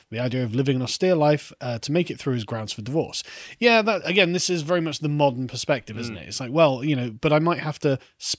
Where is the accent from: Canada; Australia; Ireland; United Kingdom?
United Kingdom; England; now in Wales; I'm English and I live in Wales, but I live close to the English coast, so every meal out or personal shopping will be a drive over the border for me.